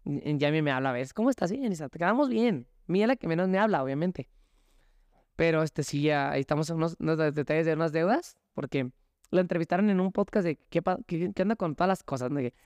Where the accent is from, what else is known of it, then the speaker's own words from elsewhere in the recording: Jalisco, Mexico; Soy un jalisciense de alto nivel.